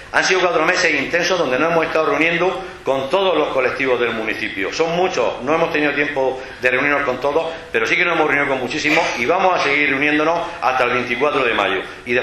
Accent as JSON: {"language": "Spanish", "town": "Totana", "region": "Region of Murcia", "country": "Spain", "said": "soy de Totana, que Totana no es Juan Morales ni José Martínez Andreu. Totana es mucho más que todo esto. Totana somos un pueblo humilde, un pueblo noble, un pueblo de gente trabajadora y acogedora, un pueblo de agricultores y de alfareros"}